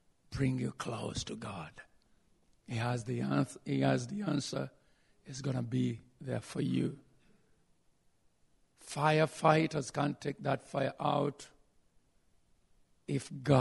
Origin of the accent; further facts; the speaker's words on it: Uganda; English is a second language; Praise the Lord. … I'm from Uganda, the senior pastor of Ever Increasing Miracle Church.